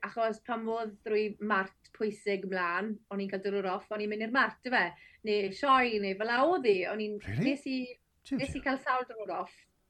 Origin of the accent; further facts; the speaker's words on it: Capel Isaac, Wales, United Kingdom; Merch o Gapel Eisac ydw i, ger Llandeilo, yn Sir Gar.